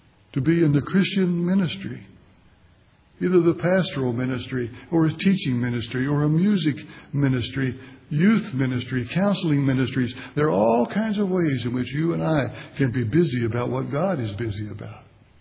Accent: West Virginia, United States; I grew up in West Virginia, and it's called the Mountain State for good reason.

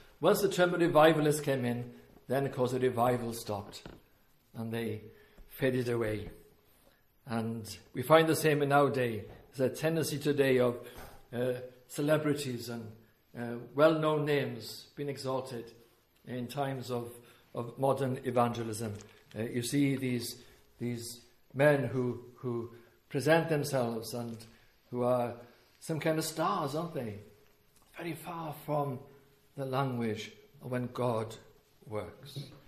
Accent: Wales, United Kingdom; But I am from Wales, so what can I do? I know my own history.

